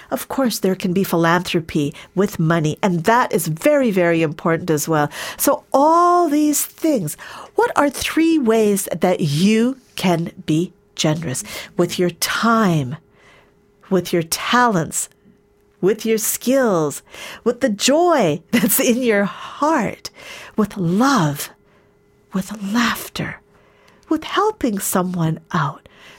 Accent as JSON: {"language": "English", "country": "Canada", "tie": "born or raised there", "also_born_or_lived": "Tanzania", "said": "I grew up in Canada. I was born in Tanzania and my parents are of Indian origin, but I did grow up in Canada."}